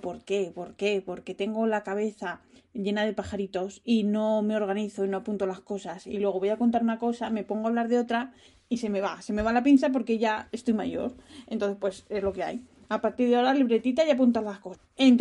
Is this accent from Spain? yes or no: yes; Spain; yo soy española, tengo la costumbre de que me dé el aire